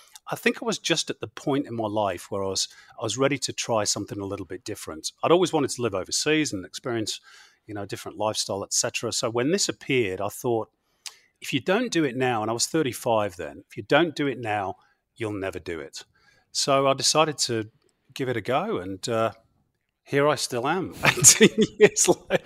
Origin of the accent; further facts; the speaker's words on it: England, United Kingdom; Now, for a kid growing up in England, you know, that's something really special.